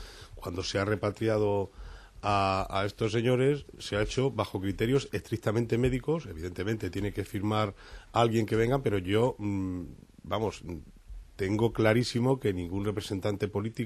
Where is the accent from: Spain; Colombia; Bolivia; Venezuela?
Spain; como español que me siento